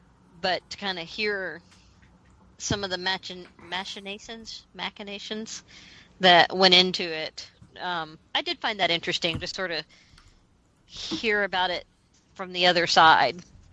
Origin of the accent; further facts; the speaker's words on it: Knoxville, Tennessee, United States; From my hometown of Knoxville, Tennessee.